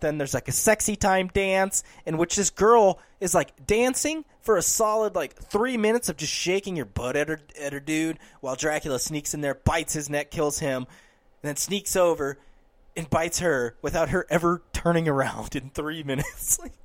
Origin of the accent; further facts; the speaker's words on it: Midwest, United States; No, because we're from Middle America.